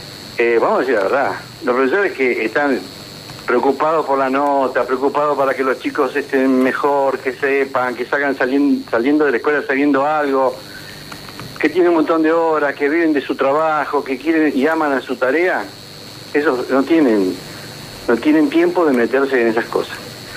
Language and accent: Spanish; Argentina; Así como los argentinos siempre elegimos a los que no, después nos pisan la cabeza